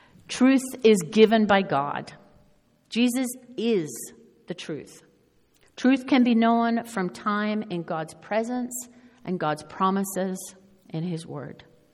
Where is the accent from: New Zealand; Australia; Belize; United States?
Australia; now in Canada; This was my life growing up in Outback Australia, where the deadly brown snakes lived under your house. But now moving to Canada